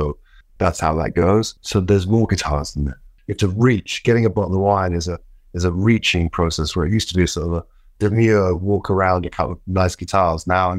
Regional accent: London, United Kingdom; We grew up in London where we had no money before I sold any records.

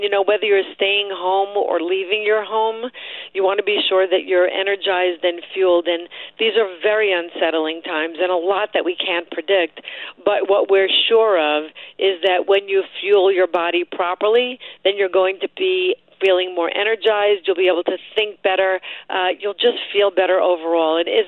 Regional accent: New York, United States; I'm from New York, so back in March, we were really on super lockdown.

